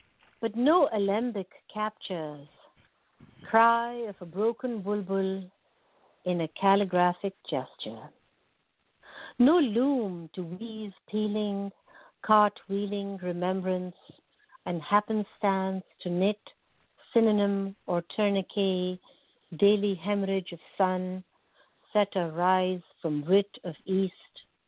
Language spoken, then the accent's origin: English; Pakistan; now in United States; as I came as an immigrant, and I am from South Asia, I'm from Pakistan